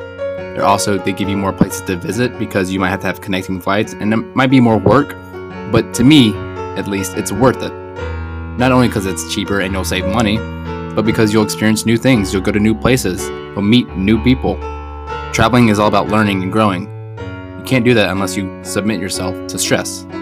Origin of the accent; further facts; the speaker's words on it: United States; Like, I'm from America, I love shorts.